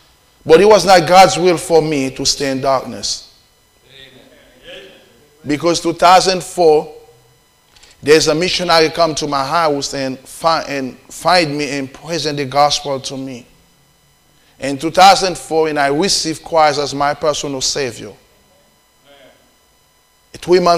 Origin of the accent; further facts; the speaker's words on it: Haiti; And I was born in Haiti. And my family raised me in voodoo.